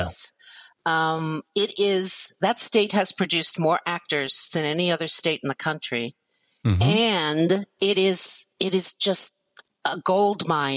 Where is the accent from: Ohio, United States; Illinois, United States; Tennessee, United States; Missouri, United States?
Ohio, United States; Canton; I was born in Canton, Ohio, where you yes. are.